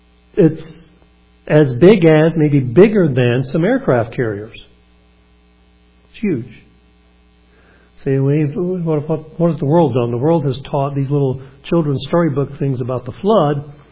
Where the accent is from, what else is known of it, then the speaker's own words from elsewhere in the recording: Alabama, United States; When I was a young boy, I was not raised in church. But I was raised in Alabama. And of course, everybody down south, even if they weren't churchgoers, knew the Bible stories.